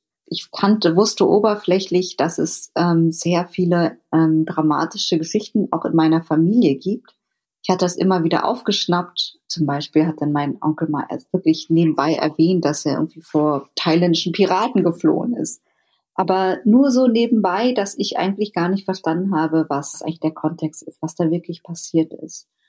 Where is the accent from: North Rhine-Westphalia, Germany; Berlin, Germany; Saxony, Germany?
Berlin, Germany; Ich bin auch in Berlin aufgewachsen. Ein großer Teil meiner Verwandtschaft lebt in Vietnam und Kalifornien.